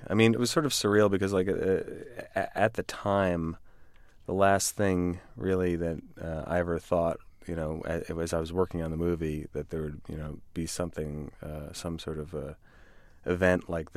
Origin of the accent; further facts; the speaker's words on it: New York, United States; So I think it was the feeling of what everybody was feeling after 9/11, being a New Yorker